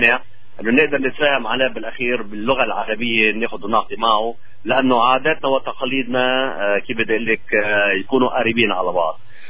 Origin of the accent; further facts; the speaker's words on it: Lebanon; أنا من لبنان وزوجتي من المغرب،